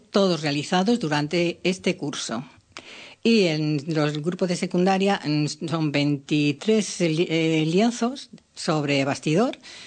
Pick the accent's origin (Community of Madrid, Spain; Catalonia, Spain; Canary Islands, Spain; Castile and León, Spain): Castile and León, Spain; Fuenteguinaldo; born there; en Fuente Aguinaldo, que es mi pueblo natal